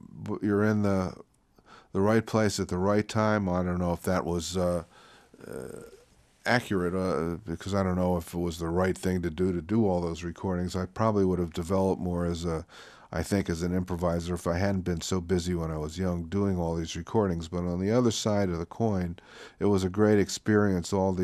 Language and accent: English; Philadelphia, Pennsylvania, United States; also growing up in Philly, where … when I was a child, was performing quite regularly.